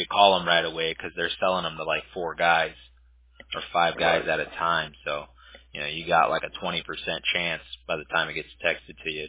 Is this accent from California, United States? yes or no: yes; Huntington Beach, California, United States; I'm originally from Huntington Beach, so they have these huge like firework shows at the pier.